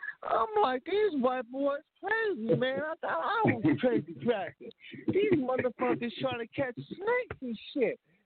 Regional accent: West St. Paul, Minnesota, United States; up in the business. I'm from West St. Paul.

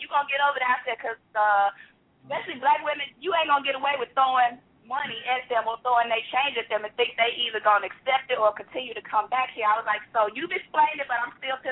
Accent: Michigan, United States; I'm from Michigan

